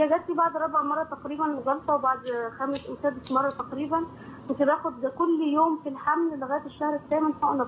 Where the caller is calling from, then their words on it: Saudi Arabia; انا بكلمك من السعوديه صراحه